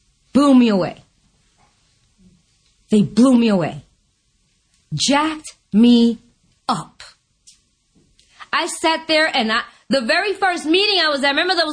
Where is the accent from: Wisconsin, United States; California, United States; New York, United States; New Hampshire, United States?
New York, United States; First of all, I'm a New Yorker. We're pretty straightforward people.